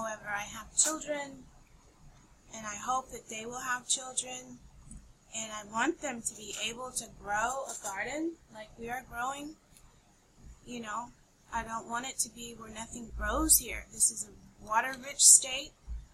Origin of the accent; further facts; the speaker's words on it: California, United States; I grew up in California. I always thought California was the president maker for the, you know, the trendsetter for everything.